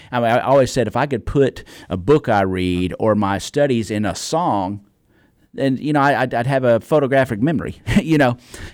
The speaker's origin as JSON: {"language": "English", "region": "Florida", "country": "United States", "said": "I was telling you before we came on the air, you know, I'm from Florida, and I had a friend down there."}